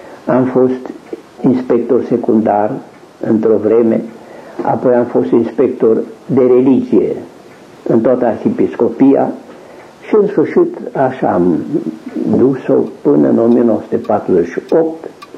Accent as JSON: {"language": "Romanian", "town": "Alma", "region": "Sibiu County", "country": "Romania", "tie": "born there", "said": "Eu m-am născut pe Târnavă, adică între Mediaș și Dumbrăveni există un sat, Alma, și acolo m-am născut eu. În 1911, iulie 21"}